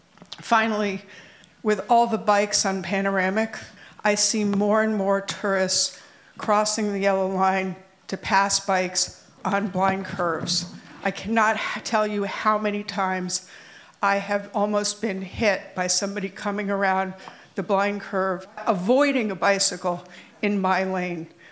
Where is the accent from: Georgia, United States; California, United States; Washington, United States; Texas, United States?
California, United States; Bolinas; from Bolinas, and I have three different things.